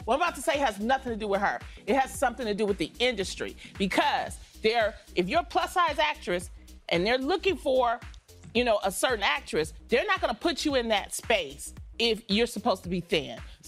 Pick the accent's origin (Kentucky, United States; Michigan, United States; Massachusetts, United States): Michigan, United States; is a Michigan girl.